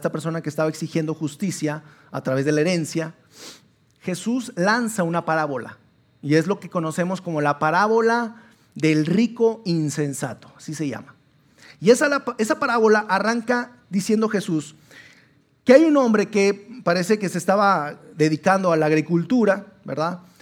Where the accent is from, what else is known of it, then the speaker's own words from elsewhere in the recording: Sabinas, Coahuila, Mexico; Estábamos todavía en Sabinas. Nosotros venimos de Sabinas, Coahuila, y estábamos viviendo ahí todavía.